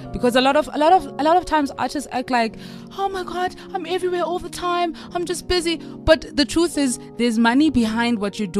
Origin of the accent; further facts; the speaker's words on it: South Africa; When we arrived, the only reason they loved us so much is because we're South African, right?